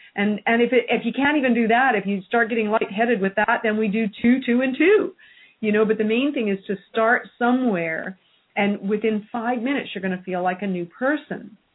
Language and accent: English; Canada; I mean, I came from Canada, cold weather in the winter.